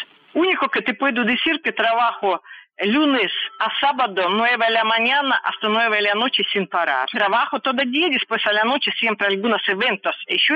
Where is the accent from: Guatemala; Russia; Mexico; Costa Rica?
Russia; Spanish is a second language; now in Argentina; mujer rusa, que está en este grupo y me tratan muy bien. No hay ninguna discriminación que nosotros sos argentinos y vos rusa.